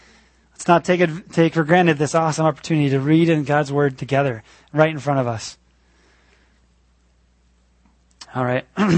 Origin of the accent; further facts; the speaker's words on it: Illinois, United States; Growing up in the Lutheran Church, Missouri Synod, near Chicago, every month we sang the same hymns that taught for every communion.